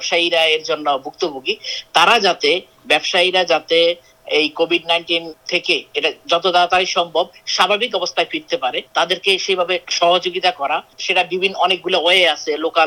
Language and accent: Bangla; Bangladesh; now in Point Cook, Australia; তার ভিতর 10 বছর এই হ্যারিসন ওয়ার্ডেই, মানে পয়েন্ট কুকে আমি বসবাস করতেছি। এছাড়া আমি বাংলাদেশি